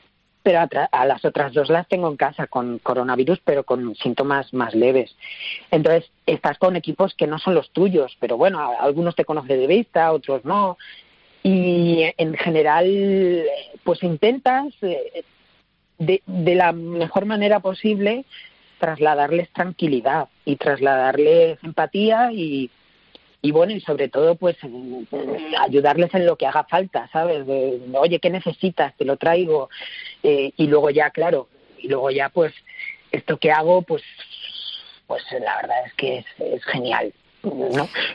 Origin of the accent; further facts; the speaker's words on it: Extremadura, Spain; moved away; pues si yo soy de Extremadura, hijo, pero ¿cuánto llevas aquí? Pues yo llevo 20 años